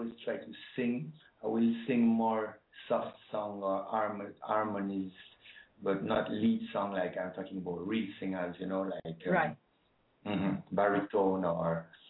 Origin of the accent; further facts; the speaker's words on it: France; also born or lived in Rome, Italy; I was just born in Rome, but I was staying in France. My parents were just there when I was born.